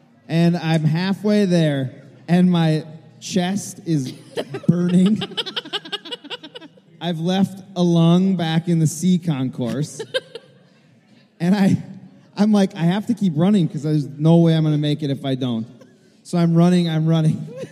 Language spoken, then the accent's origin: English; Minnesota, United States; Because we're from Minnesota, that's all we've got.